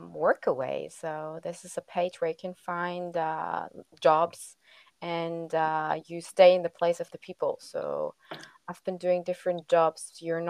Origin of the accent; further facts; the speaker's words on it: Germany; English is a second language; My mother was German and my father French. And so I grew up bilingual, and I grew up in Germany